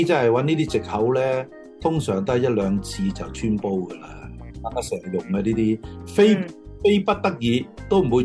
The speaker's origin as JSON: {"language": "Cantonese", "country": "China", "said": "即係但係我哋中國人都話啊嘛，防人之心不可無"}